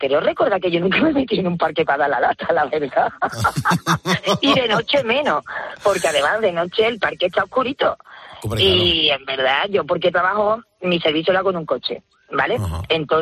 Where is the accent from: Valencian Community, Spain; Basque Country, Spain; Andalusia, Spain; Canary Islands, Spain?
Andalusia, Spain; Seville; Además, yo me crié en Triana. Y Triana, si tú conoces Sevilla, el barrio es fantástico.